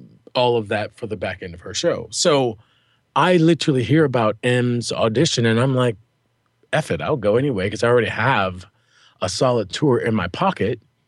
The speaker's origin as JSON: {"language": "English", "town": "Chicago", "region": "Illinois", "country": "United States", "said": "She knows, M knows that I'm from Chicago."}